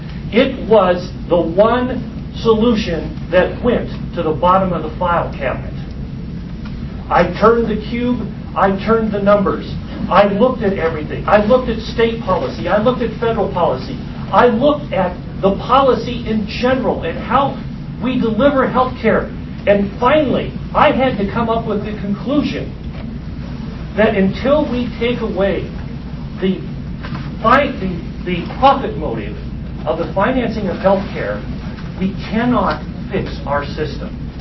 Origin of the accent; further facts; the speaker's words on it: Nebraska, United States; I grew up in Nebraska. I have a farm and ranch background.